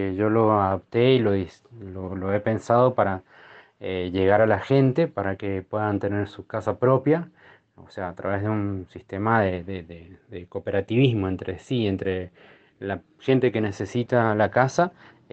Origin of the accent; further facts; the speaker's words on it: San Martín, Argentina; soy de acá de San Martín, vivo en el centro de San Martín